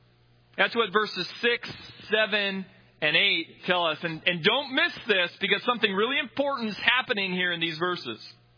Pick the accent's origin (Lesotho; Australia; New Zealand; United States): United States; Minnesota; I'm from Minnesota, so, you know, we have bass boats and walleye boats.